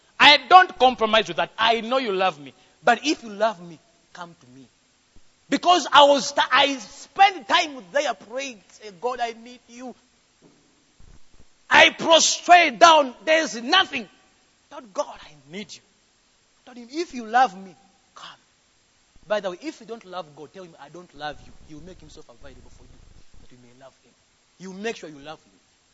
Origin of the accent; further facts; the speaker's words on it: Uganda; now in South Africa; See, I am in South Africa. I'm coming from Uganda.